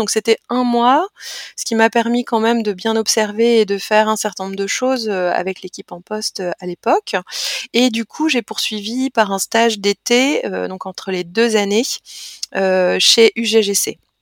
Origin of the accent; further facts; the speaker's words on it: Hauts-de-France, France; tout en sachant que je suis nordiste